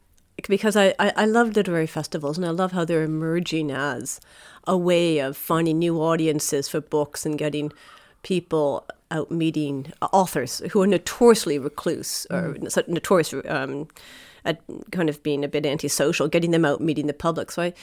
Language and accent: English; Canada; I'm definitely going to, as a Canadian, I'm definitely going to have to go to that too.